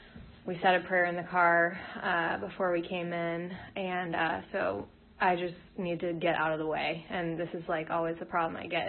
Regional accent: Rhode Island, United States; I grew up in Rhode Island. I grew up in an alcoholic house.

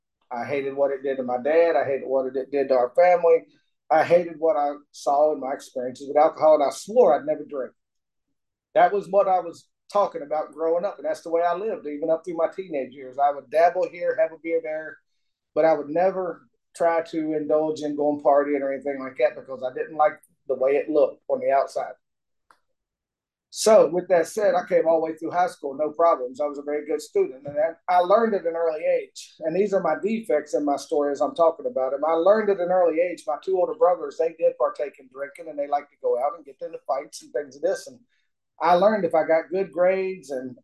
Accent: Charleston, South Carolina, United States; born there; also born or lived in West Virginia / Nevada; I was born in 1967 in Charleston, South Carolina. I'm a military brat for 4 years anyway. And the first 4 years of my life, we did a lot of traveling.

